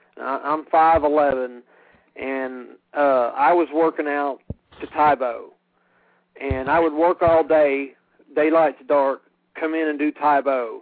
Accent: Mickey, Tennessee, United States; Mickey, Tennessee. Just across the Mississippi-Tennessee line.

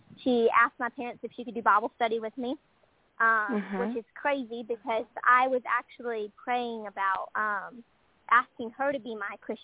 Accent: Toller, Texas, United States; also born or lived in Forney, Texas; I got told that I was moving from Toller, Texas, all the way to Forney, Texas, to a huge school.

